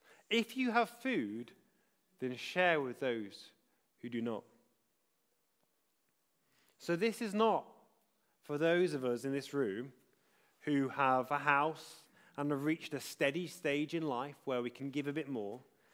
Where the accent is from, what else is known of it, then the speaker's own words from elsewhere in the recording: United Kingdom; We get fidgety here because we're British.